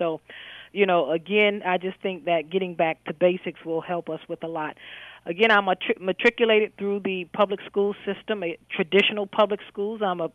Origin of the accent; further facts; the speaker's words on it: Miami, Florida, United States; I'm born and raised in Liberty City. I'm a product of the community. And I'm still in the community working hard for the community.